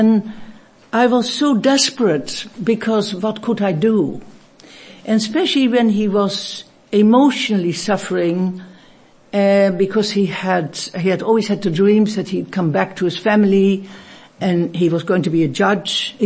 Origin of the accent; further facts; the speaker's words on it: Netherlands; English is a second language; I was born before the war, and you probably hear my accent and my name. I come from Holland.